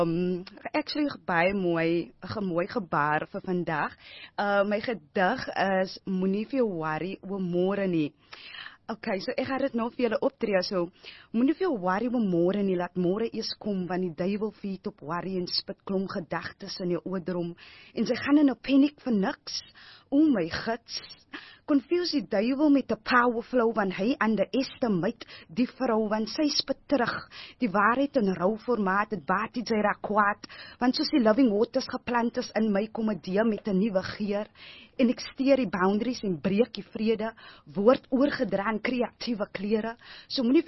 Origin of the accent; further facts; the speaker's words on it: Strand, Western Cape, South Africa; Strand sekondêre skool gewees, waar ek hoërskool gegaan het. En ek is gebore in die Strand, ek het groot geraak in die Strand, en ja, daai is my huis